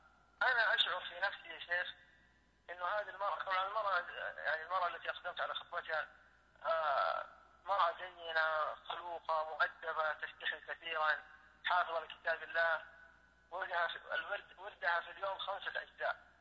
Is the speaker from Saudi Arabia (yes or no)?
yes; Jeddah, Makkah Province, Saudi Arabia; أي نعم أنا من جدة يا شيخ